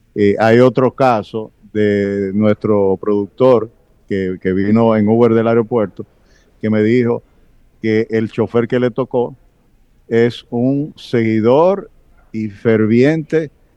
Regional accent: Dominican Republic; te voy a contar breve mi experiencia como dominicano.

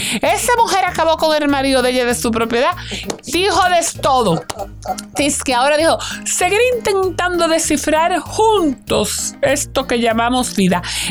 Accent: Spain; Yo soy española, yo digo jada, y dice jada.

